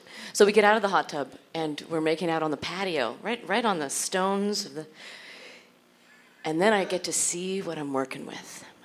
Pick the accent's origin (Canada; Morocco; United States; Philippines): Canada; I'm Canadian. That's what we do.